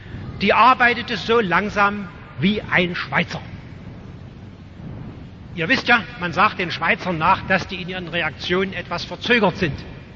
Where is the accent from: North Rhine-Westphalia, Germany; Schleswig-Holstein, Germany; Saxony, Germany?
Saxony, Germany; Dresden; born there; Ich bin in Dresden geboren, ich bin oft als Kind an dieser Kirche vorbeigegangen.